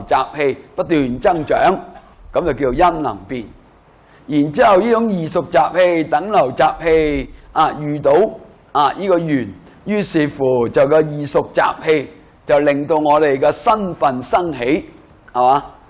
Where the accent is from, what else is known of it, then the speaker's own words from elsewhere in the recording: China; 这个看法呢都影响着我们中国人去理解这个概念